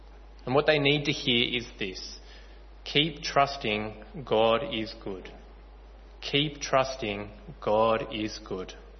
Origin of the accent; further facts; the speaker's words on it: Sutherland Shire, New South Wales, Australia; I preached on this passage 3 weeks ago in the church I grew up in the Sutherland Shire.